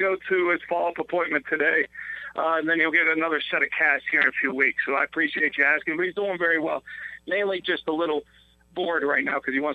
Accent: Ohio, United States; maybe because I'm from Ohio

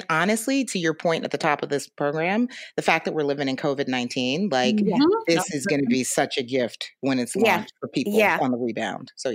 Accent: New York City, New York, United States; growing up in New York, native New Yorker, wasn't raised by either of my parents, was raised by maternal parents

